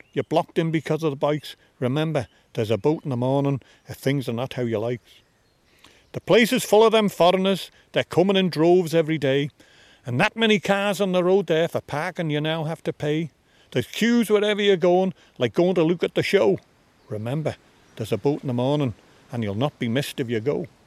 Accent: Douglas, Isle of Man; And my mum is a Scouser, but that hasn't had any influence on my accent. Our accent, particularly Douglas, is there's a lot of Scouse influence. You see, we're in between Northern Ireland and Liverpool

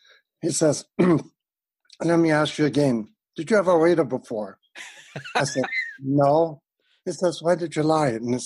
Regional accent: Germany; I grew up in Germany.

